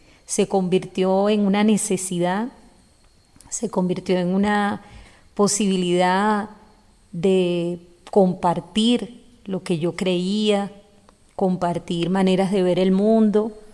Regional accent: Caracas, Capital District, Venezuela; cantora popular. Nací en Caracas, en esa Caracas hermosa, esa Caracas llena de tardes hermosísimas, en esa Caracas convulsionada también. Allí crecí con todas las dificultades que significa crecer en un barrio

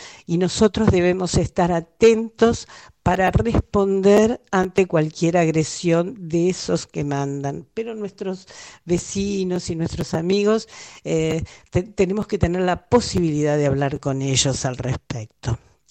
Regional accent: Argentina; Nosotros como argentinos debemos solidarizarnos

